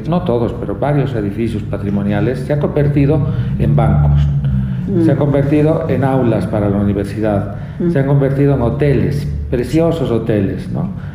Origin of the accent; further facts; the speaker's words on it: Bolivia; ese gran patrimonio que todos hemos heredado como bolivianos